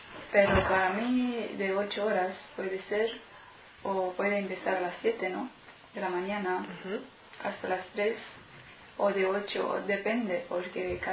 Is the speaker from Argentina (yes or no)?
no; Zimnicea, Teleorman, Romania; Spanish is a second language; Sí, soy de Rumanía, ciudad Vinnytsia.